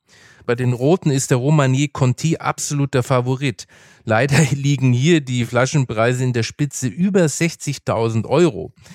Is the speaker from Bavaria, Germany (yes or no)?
yes; Bavaria, Germany; Ich bin zwar im Bierfranken aufgewachsen